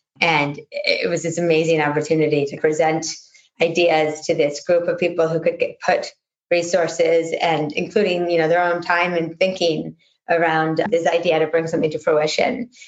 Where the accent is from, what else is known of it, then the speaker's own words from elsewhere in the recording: Washington, District of Columbia, United States; also born or lived in New York; I was raised in Washington, D.C. area, and I went to New York for school.